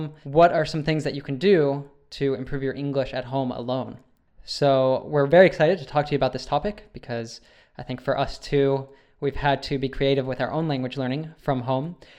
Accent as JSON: {"language": "English", "country": "United States", "said": "As an American, when I think of jolly, I think of Santa Claus."}